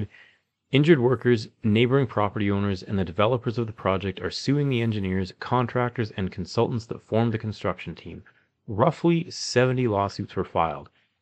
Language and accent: English; Calgary, Alberta, Canada; we're both from Calgary, Alberta, Canada.